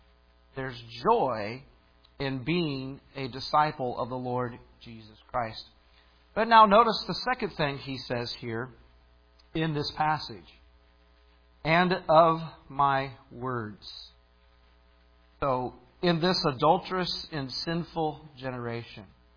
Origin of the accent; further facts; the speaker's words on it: Illinois, United States; Now, I grew up in Illinois. and tens of thousands of acres of corn, and the rows are as straight as an arrow.